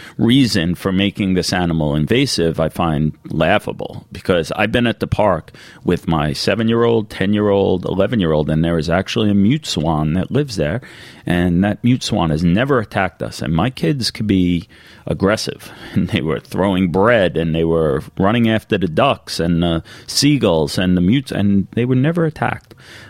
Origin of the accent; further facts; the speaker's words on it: Long Island, New York, United States; I grew up and live on Long Island, New York.